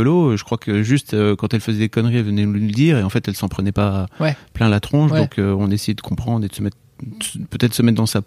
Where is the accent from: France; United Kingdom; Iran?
France; Hauts-de-France; on vient du Nord, hein, donc le cliché, il faut l'entretenir